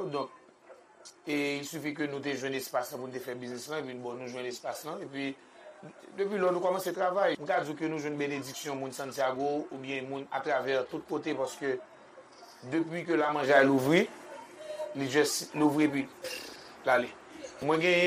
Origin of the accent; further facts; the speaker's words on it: Dominica; Nous sommes du Dominique, il y a mes frites en ville. Il y a mes Accra, il y a mes Piclis.